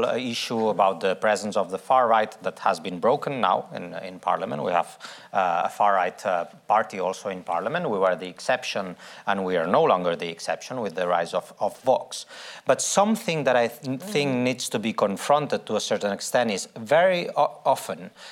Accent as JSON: {"language": "English", "country": "Spain", "second_language": "English", "said": "But with migration, and I come from Spain, so migration in Spain has never been a truly emotional fact"}